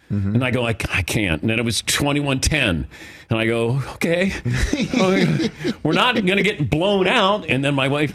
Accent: Cincinnati, Ohio, United States; I root for the people of Cincinnati who, whenever I would say I was from Cincinnati, they would always go, "Oh, the Bungles."

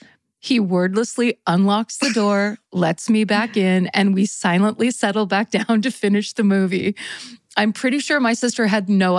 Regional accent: Tampa, Florida, United States; I grew up in Tampa, Florida, with a kick-ass older sister who's now a public defender

